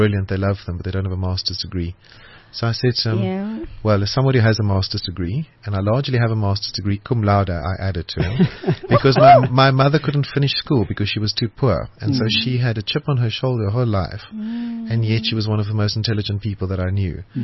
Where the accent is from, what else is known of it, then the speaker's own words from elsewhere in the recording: Johannesburg, Gauteng, South Africa; So I grew up in Joburg. I'm a proud South African. I've got a tattoo of Africa. I've got a tattoo of Joburg skyline.